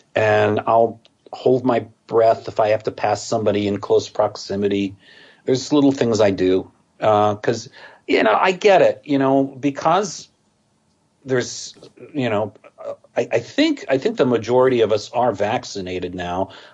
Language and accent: English; United States; I'm that American that knows mostly the confines of the 50 states.